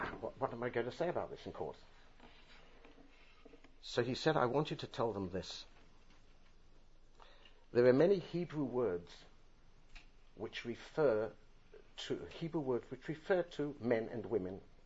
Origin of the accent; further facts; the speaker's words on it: United Kingdom; moved away as an adult; now in Israel; I live in Israel for now, this year will be 40 years since 1969. I originally come from the UK. I'm sorry, my accent is part of my DNA.